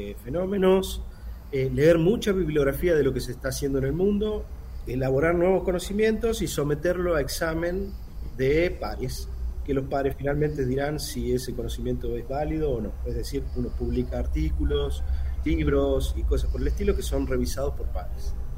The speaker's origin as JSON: {"language": "Spanish", "region": "Salta", "country": "Argentina", "said": "decidí volver a Salta, y siempre triunfando yo como un campeón, apostando al país. porque es mi tierra"}